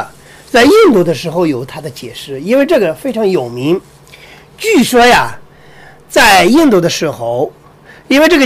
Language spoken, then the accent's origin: Chinese; China; 因为我们中国人呢，做任何一个论文呢，它是有科判的，对吧？